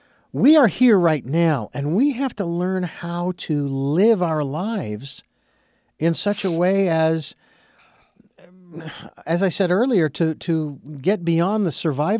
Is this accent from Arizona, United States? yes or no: yes; Phoenix, Arizona, United States; born there; I was born legally blind and I was born in Phoenix. And so that made me a Phoenician blind.